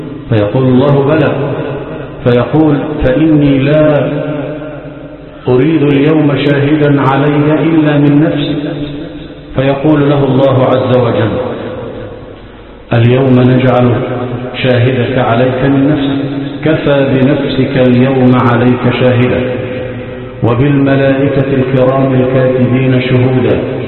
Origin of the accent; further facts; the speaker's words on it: Egypt; اللهم اجعل بلادنا مصر في حفظك وأمانك،